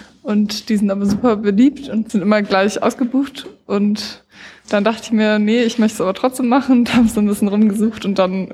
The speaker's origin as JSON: {"language": "German", "region": "Berlin", "country": "Germany", "lives_now": "Weimar, Germany", "said": "jetzt gerade wohne ich in Weimar und studiere Architektur. Sonst komme ich aus Berlin."}